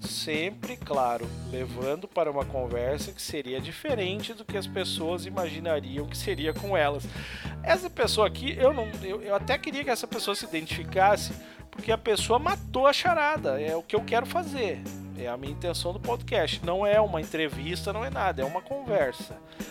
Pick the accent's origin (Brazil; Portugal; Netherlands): Brazil; Novo Hamburgo, Rio Grande do Sul; born there; now in Sapiranga, Brazil; Eu tô falando agora pra todo mundo desde Sapiranga. Sapiranga é aqui no Rio Grande do Sul. Eu não nasci em Sapiranga, eu nasci em Novo Hamburgo, mais especificamente em Canudos.